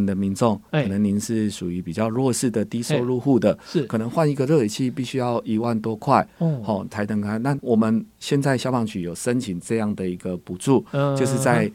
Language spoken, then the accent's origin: Chinese; Taiwan; 因为我们台湾人有时候尤其我们老人家或是小朋友，我们可能真的天气很冷的时候可能不洗澡